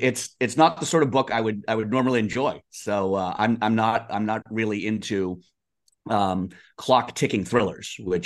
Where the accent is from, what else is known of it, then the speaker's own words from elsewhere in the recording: Massachusetts, United States; We are very, very far away from our families, especially because I come from the Boston area.